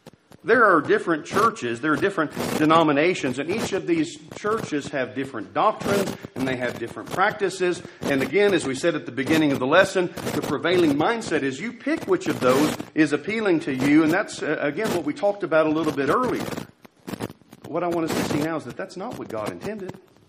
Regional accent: Deer Park, Texas, United States; Where I grew up in Deer Park, Texas, there was one of the main intersections in town

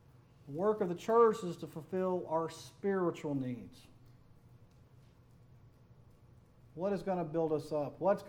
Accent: Fort Worth, Texas, United States; Where I grew up in Fort Worth, there was a big country club that, and we drove by it all the time.

